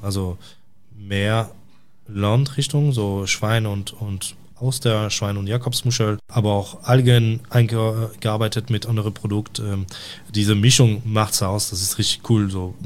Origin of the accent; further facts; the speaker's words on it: Brittany, France; German is a second language; now in Germany; Wenn du bei mir in der Bretagne, da wo ich herkomme, frag nach einem Galette, kriegst du einen Keks